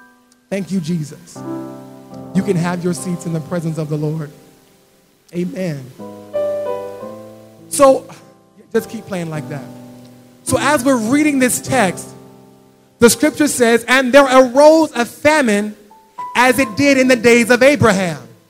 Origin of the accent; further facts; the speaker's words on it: United States; now in Ibadan, Nigeria; We came to Ibadan last year during a fuel scarcity. I'm an American. I'd never seen a scarcity of fuel before.